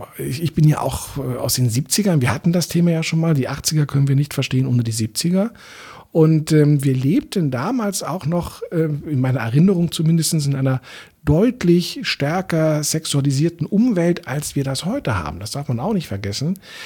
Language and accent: German; Berlin, Germany; Und ich bin in Eichkamp aufgewachsen, waren als Kinder oft mit den Rädern am Teufelssee